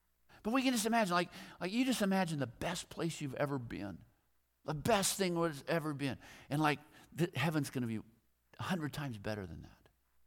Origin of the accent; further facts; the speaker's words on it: Washington, United States; You know, Barbara and I grew up down in Southwest Washington, and we graduated from high school in 1979.